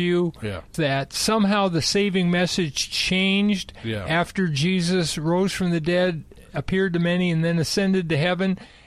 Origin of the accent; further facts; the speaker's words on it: Arcadia, California, United States; Yeah, well, I'm from Arcadia, but I went to college in Orange County in Irvine, California.